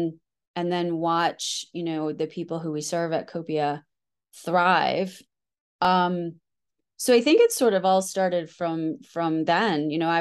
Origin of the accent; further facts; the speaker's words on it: United States; also born or lived in Kenya; Sort of the world I grew up in the States was just full of opportunity.